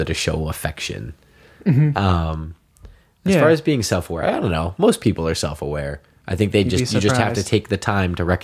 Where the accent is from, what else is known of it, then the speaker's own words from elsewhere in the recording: Maine, United States; school, all of high school in Maine. The really memorable friends are in Maine. So I would say Maine. I'm from Maine.